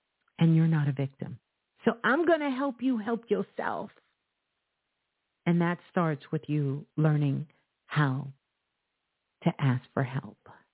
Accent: Brooklyn, New York, United States; Greetings, Natasha, calling from Brooklyn, Brooklyn, my home city.

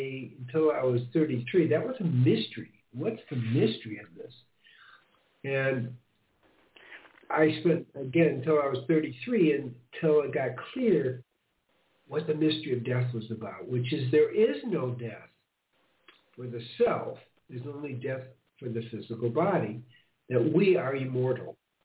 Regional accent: Chicago, Illinois, United States; also born or lived in Highland Park; So I grew up in Chicago. We moved to the suburbs, a place called Highland Park, not too far from Michigan.

